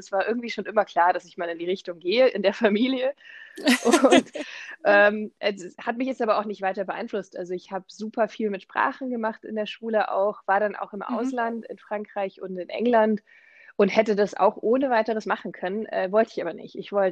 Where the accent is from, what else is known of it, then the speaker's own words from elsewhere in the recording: Munich, Bavaria, Germany; also born or lived in Hungary; Ich komme eigentlich ursprünglich nicht aus Deutschland, sondern aus Ungarn. Da bin ich geboren und bin dann im Großraum München aufgewachsen